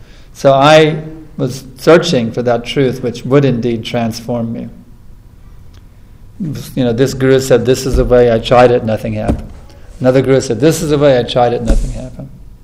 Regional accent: United States; Of course, we grew up here in America, you know.

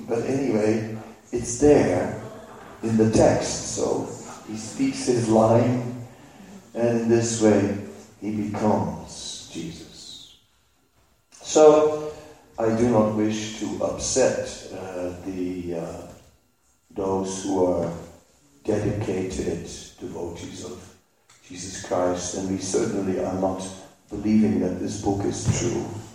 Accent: Vrindavan, Uttar Pradesh, India; I came from Vrindavan, and after that I could not choose any place.

